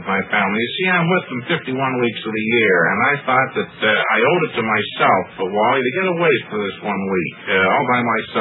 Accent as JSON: {"language": "English", "town": "Altoona", "region": "Pennsylvania", "country": "United States", "said": "I'm from Altoona, Pennsylvania."}